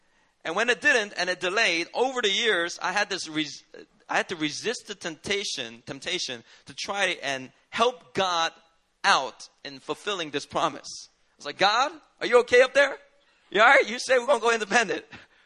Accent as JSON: {"language": "English", "region": "Gyeongsang", "country": "South Korea", "said": "You know, I'm personally from Gyeongsangdo. So obviously, I think the Gyeongsangdo people are always right."}